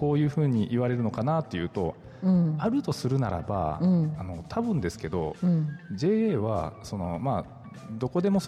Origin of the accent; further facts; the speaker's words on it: Shimabara, Nagasaki, Japan; 私のふるさとだったら JA 島原雲仙っていうね